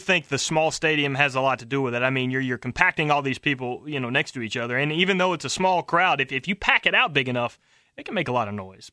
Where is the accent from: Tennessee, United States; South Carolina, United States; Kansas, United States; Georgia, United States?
Tennessee, United States; Nashville; See, I'm a Titans fan, and I grew up in Nashville most of my life